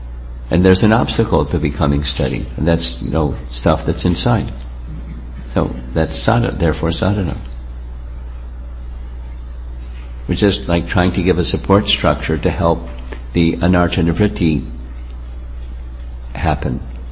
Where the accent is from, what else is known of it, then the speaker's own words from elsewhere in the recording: New York, United States; And I'm from New York.